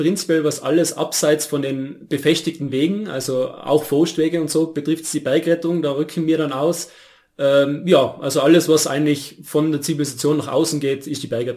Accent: Leutasch, Tyrol, Austria; ich bin 32 Jahre alt. Ich bin geboren, aufgewachsen da in der Leutasch

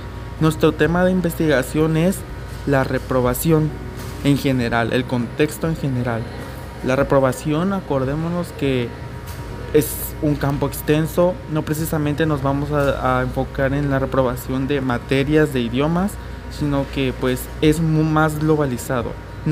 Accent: Villahermosa, Tabasco, Mexico; estudio la licenciatura en idiomas en la OJAT, soy de Villahermosa, Tabasco

